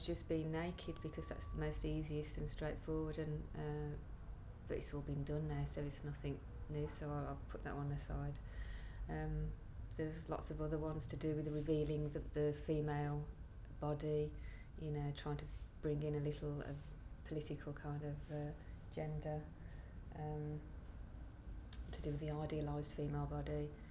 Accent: Halesowen, West Midlands, United Kingdom; I'm 47 and I'm from the West Midlands.

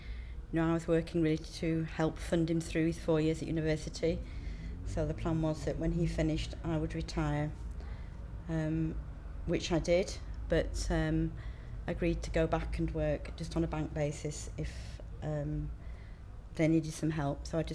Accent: Skipton, Yorkshire and the Humber, United Kingdom; I'm 60 years old, and I come from Skipton in North Yorkshire.

